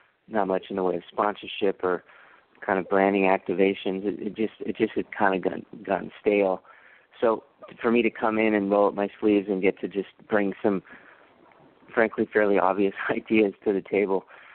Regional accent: Redondo Beach, California, United States; now in Venice, United States; I grew up in the South Bay, grew up in Redondo Beach, and then moved away and went to college in Santa Barbara and then moved down to Venice, and I'm in Venice now.

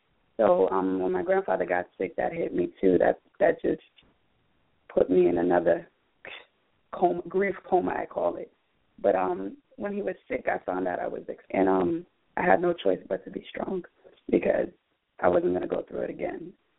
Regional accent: Sierra Leone; growing up in Sierra Leone, growing up in the community, you know, like, for example, I always use myself. For example, my mother was a Christian and my father is a Muslim.

